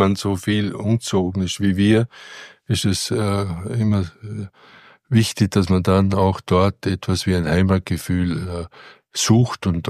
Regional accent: Vienna, Austria; Ja, ich bin aus Wien, und habe wenig Kontakt zur Dorfbevölkerung gehabt.

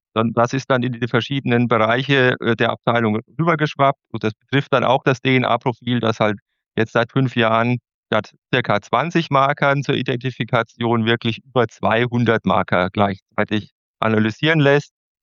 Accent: Bavaria, Germany; Aufgewachsen bin ich in der Nähe von Würzburg. Also ich bin schon in gewisser Weise aus der Gegend, habe auch in Würzburg studiert

